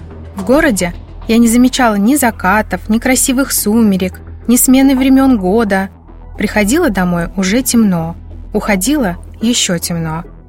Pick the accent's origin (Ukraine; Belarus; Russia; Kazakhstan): Russia; Moscow; Несмотря на то, что я москвичка и всего год как переехала на землю, мне очень нравится такой деревенский быт.